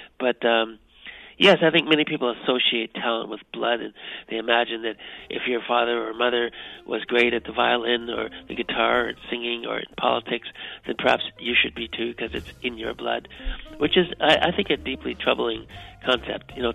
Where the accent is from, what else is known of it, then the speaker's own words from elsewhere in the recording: Canada; I was so excited as a Canadian of African heritage to be among African peoples. And I'd grown up in white suburbs with a fairly light skin.